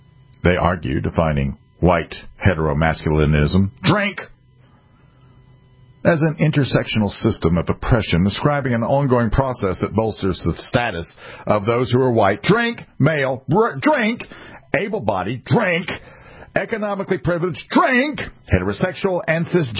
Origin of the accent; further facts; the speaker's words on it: South Carolina, United States; born there; My homeland is here in the United States. I was born in South Carolina. My forebears come from Europe. Both sides.